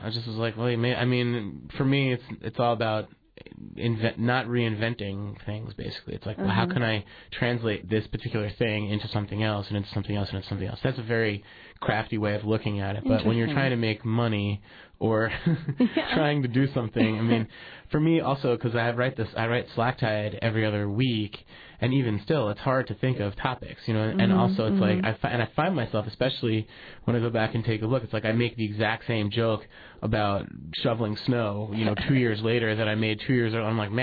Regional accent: Brooklyn, New York, United States; That was when we first came from New York. We moved from Brooklyn, literally. Like, we got in a car and drove from Brooklyn to Palmer.

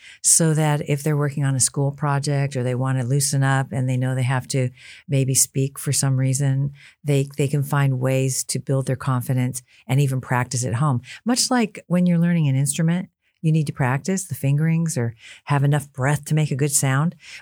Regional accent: Seattle, Washington, United States; I grew up in Seattle, so it was rainy, so you wore a coat

